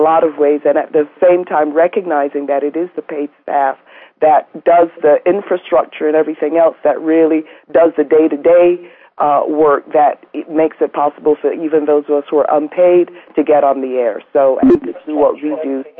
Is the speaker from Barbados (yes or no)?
yes; Barbados; moved away; also born or lived in New York; I'm an immigrant from the Caribbean, from Barbados, and lived in New York for quite a long time